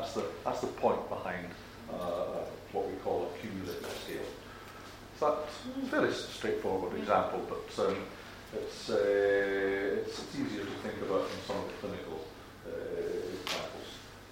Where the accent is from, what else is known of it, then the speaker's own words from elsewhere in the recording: Scotland, United Kingdom; So I'm Scottish, so I always use this example.